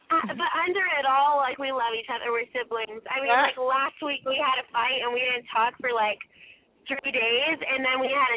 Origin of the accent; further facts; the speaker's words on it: Colorado, United States; now in Los Angeles, United States; Well, we're from Colorado, and we slowly but surely kind of moved out to L.A. just by going back and forth and stuff with jobs and everything.